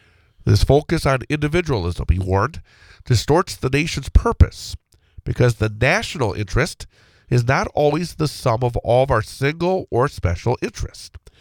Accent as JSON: {"language": "English", "town": "Rothschild", "region": "Wisconsin", "country": "United States", "tie": "born or raised there", "said": "Remember, I lived in Rothschild. I grew up in Rothschild. I went to Rothschild School."}